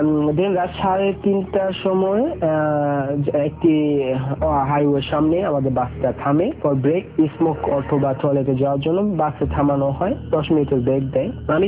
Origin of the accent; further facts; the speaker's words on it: Bangladesh; আপনি কোথা থেকে আসছেন আমার সাথে একটু কথা বলে, আমি বলি আমি ফ্রম বাংলাদেশ